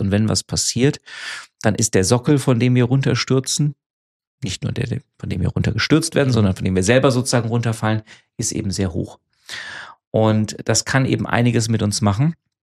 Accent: Frankfurt, Hesse, Germany; Macht mich als Frankfurter natürlich stolz.

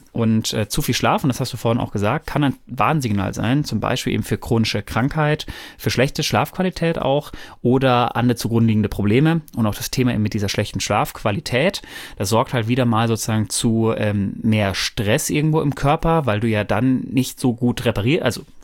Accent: Bavaria, Germany; Aufgewachsen, und ich bin in Bayern aufgewachsen

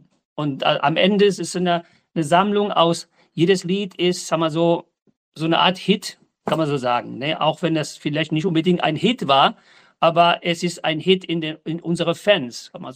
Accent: Spain; German is a second language; ich komme auch ursprünglich aus Spanisches. Meine Kelly-Hintergrund fängt in Spanien an.

